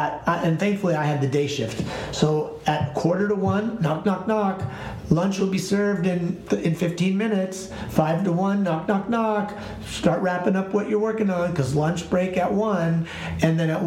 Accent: Los Angeles, California, United States; also born or lived in New York; I got kind of tired of living in New York. I'm from Los Angeles, so I had lived there for six or seven years at that point. So I sort of decided I wanted to move back to Los Angeles.

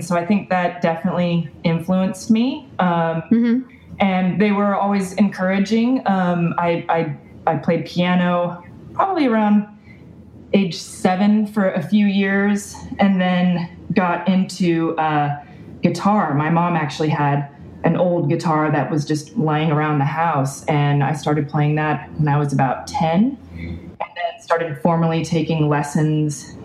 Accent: Los Angeles, California, United States; So I grew up in LA. Music was a big thing in our household.

